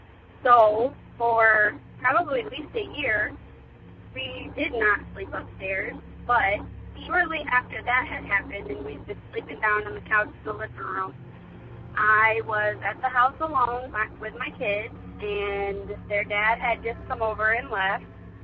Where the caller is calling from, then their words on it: Michigan, United States; I am calling from Michigan. I'm a new listener, but I felt compelled to call and share my story.